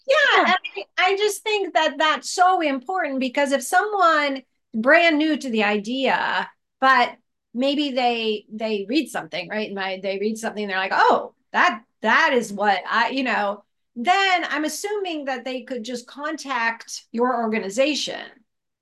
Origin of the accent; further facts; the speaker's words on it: Ohio, United States; I grew up in Ohio